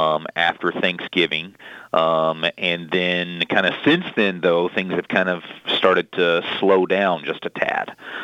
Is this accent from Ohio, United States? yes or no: no; Louisiana, United States; moved away as an adult; also born or lived in Mississippi; now in Ventura, United States; I grew up actually in Louisiana, and I lived in Louisiana for about 25 years or so. I moved to Mississippi